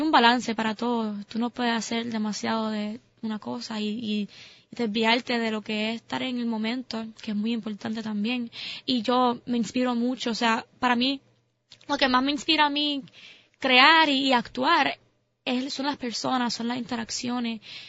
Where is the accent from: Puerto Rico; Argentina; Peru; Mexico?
Puerto Rico; Bayamón; also born or lived in New York; Y sí, yo nací en Puerto Rico, en Bayamón. Mucha gente no sabe eso porque yo hablo mucho inglés, estoy allá en la universidad, pero yo me crié aquí me crié en Puerto Rico.